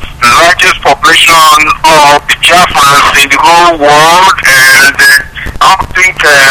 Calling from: Atlanta, Georgia, United States; I'm calling from Atlanta, Georgia.

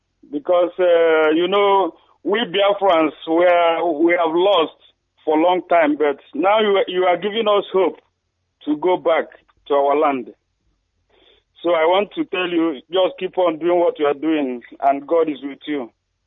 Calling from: Lucerne, Switzerland; I'm calling from Lucerne, Switzerland.

